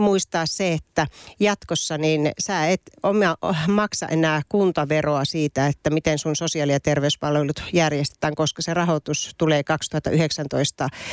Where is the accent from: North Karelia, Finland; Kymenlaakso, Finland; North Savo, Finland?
North Karelia, Finland; Joensuu; mun kotikaupungissa Joensuussa